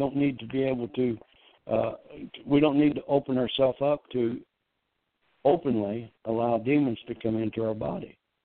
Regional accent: Indiana, United States; when I was a kid, you know, and I was growing up in Indiana

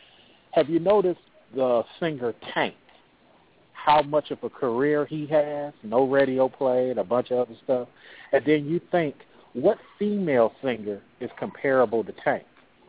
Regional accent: Oakland, California, United States; Man, I'm from Oakland, California, so, you know.

